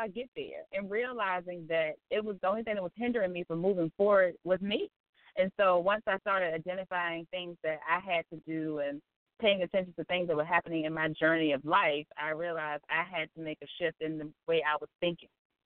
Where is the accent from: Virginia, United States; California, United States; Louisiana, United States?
Virginia, United States; Chesapeake; I'm actually from Chesapeake, Virginia, but I reside in the D.C. area.